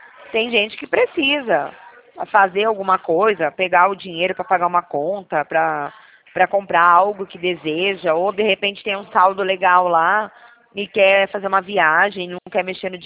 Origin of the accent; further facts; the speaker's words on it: São Carlos, São Paulo, Brazil; sou de São Carlos.